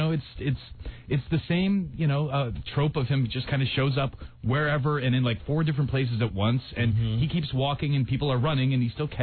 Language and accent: English; Crystal Lake, Illinois, United States; I am from Crystal Lake, Illinois.